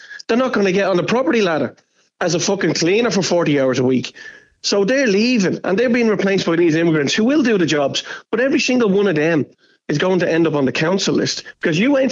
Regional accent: Ireland; But the last thing me as an Irishman would want to be known as is a fucking Viking.

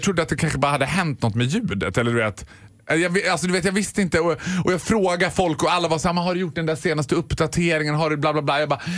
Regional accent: Borlänge, Dalarna County, Sweden; jag är från Borlänge, jag vet inte vad en visp är.

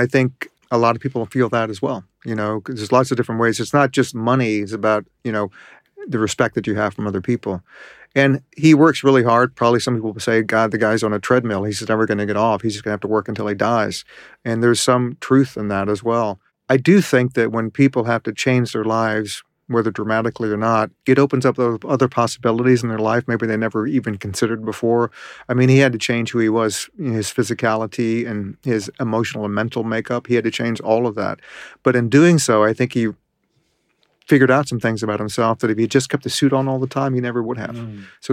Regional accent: Richmond, Virginia, United States; I grew up in Richmond, Virginia, which used to be the world headquarters for Philip Morris

